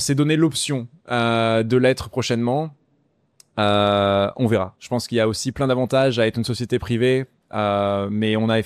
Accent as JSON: {"language": "French", "country": "France", "said": "moi, en tant que Français, très fier qu'on ait aussi des labos qui se montent ici"}